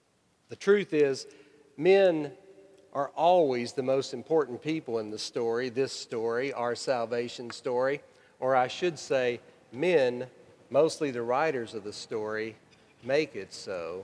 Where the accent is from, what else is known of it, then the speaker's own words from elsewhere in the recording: Arkansas, United States; my mother was absolutely in love with while I grew up in Arkansas?